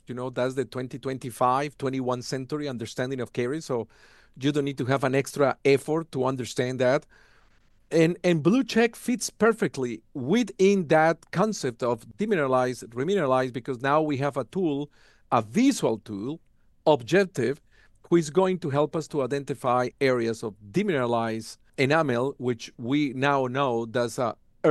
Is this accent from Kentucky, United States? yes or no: yes; Kentucky, United States; accent: Kentucky; That's the ones who are getting the benefit of the time that you spend listening to my Kentucky accent or my We Are accent.